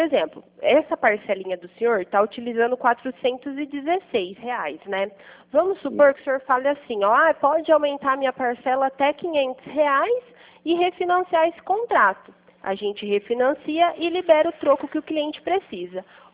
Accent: Pirassununga, São Paulo, Brazil; Eu sou aqui de Pirassununga, interior de São Paulo, perto de Ribeirão Preto, Campinas.

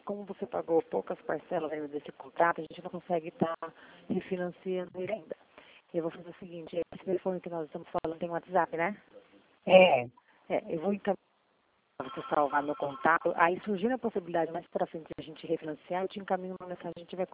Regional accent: São Paulo, Brazil; Eu sou do estado de São Paulo.

